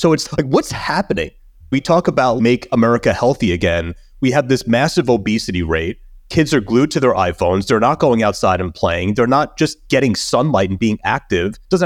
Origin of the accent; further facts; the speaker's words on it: New York, United States; We grew up in Long Island in New York.